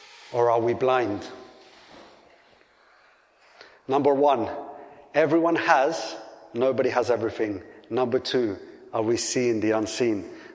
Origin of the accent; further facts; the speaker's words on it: Colombia; now in United Kingdom; And I'm from Colombia, and I come to the UK.